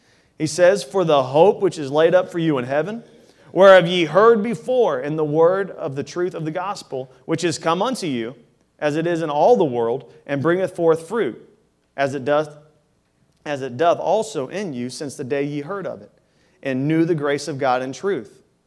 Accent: Daytona Beach, Florida, United States; growing up here in Daytona, myself

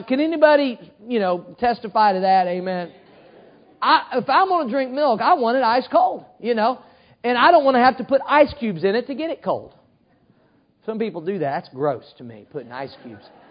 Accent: Missouri, United States; moved away as an adult; now in Florida, United States; When I went to Bible college, I was from Missouri. I went to Jacksonville, Florida. That's how I ended up in Florida.

